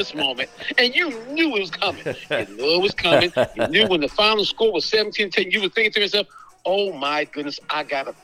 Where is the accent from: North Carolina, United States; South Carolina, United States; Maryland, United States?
Maryland, United States; Baltimore; You know, I'm from Baltimore.